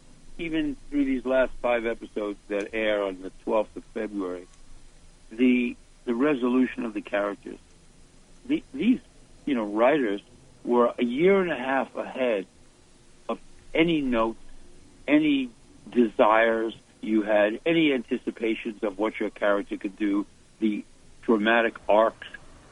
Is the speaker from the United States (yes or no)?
yes; Queens, New York, United States; also born or lived in Brooklyn; I was raised in Brooklyn and Queens.